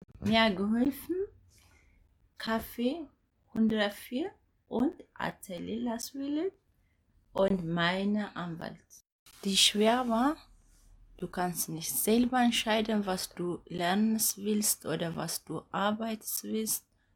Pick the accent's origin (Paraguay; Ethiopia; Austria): Ethiopia; German is a second language; now in Germany; ich komme aus Äthiopien